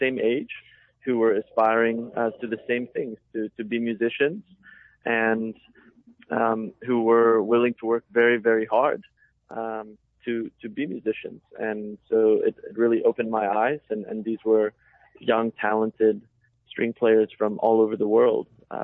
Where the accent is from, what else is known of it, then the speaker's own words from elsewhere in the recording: Durham, North Carolina, United States; born there; I was born in Durham. I think sometimes, and I try not to do this because sometimes it comes across as an affect, but I think it sneaks in. I'm bilingual.